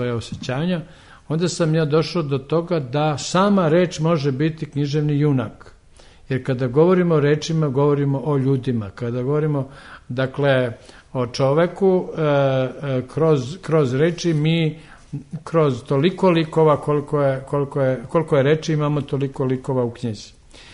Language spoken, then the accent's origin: Serbian; Krnja Jela, Šavnik Municipality, Montenegro; born there; a ja sam rođen u Krnjojeli koja je na drugom kraju tog predela